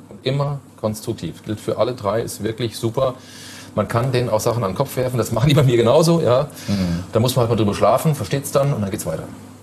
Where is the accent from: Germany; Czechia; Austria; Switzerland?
Germany; Fulda, Hesse; Dafür aber für meine Heimat brenne. Mhm. Also das ist auch nach wie vor so. Ich würde das in keiner anderen Stadt machen. Das habe ich denen auch gesagt. Für Fulda finde ich das großartig.